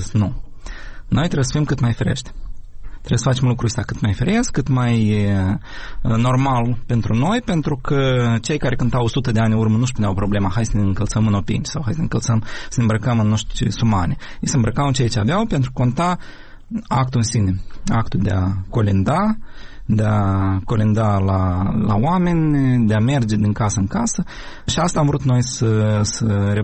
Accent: Ukraine; Romanian is a second language; now in Romania

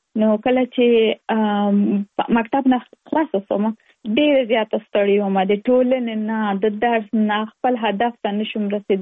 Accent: Kabul, Afghanistan; moved away as an adult; now in United States; زه افکورس د افغانستان یم. په افغانستان کې زیږېدلې لومړنۍ زده کړې مې په افغانستان په کابل کې ترسره کړې دي او وروسته له هغه د لکه من ټول چې یو مسافر شوم په امریکا کې اوس په ورجینیا ایالت کې ژوند کوم.

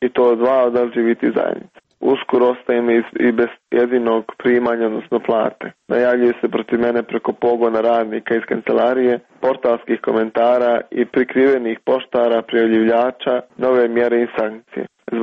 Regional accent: Nikšić, Nikšić Municipality, Montenegro; Nisam valjao ni kao sin, ni kao unuk, ni dio bratstva, ni kao Nikšićanin, ni kao građanin Crne Gore.

